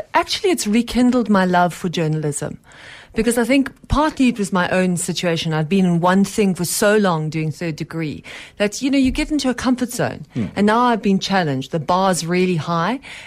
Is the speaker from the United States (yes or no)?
no; South Africa; and it's a damning indictment on us as South African media